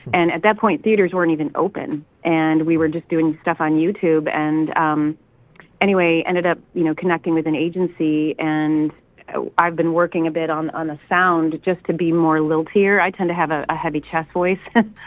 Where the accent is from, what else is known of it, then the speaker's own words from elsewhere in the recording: Arlington Heights, Illinois, United States; You know, I grew up in a northwest suburb of Chicago called Arlington Heights, Illinois.